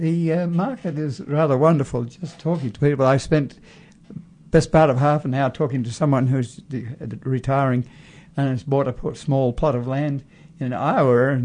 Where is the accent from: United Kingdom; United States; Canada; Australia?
Australia